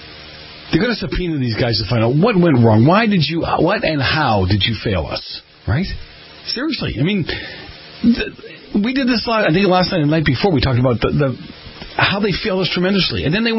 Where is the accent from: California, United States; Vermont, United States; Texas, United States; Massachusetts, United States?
Massachusetts, United States; Boston; I grew up in Boston. I would say that we're the first toughest people, but I don't want to start a riot.